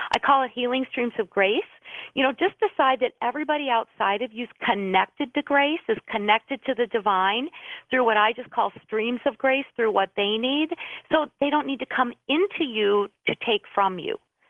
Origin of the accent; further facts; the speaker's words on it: Minneapolis, Minnesota, United States; I'm from Minneapolis, and a few years ago, one of our bridges went down, and we did lose some people.